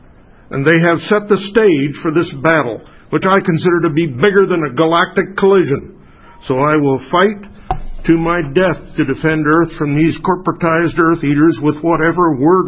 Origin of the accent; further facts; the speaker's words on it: Ames, Iowa, United States; I'm from Ames.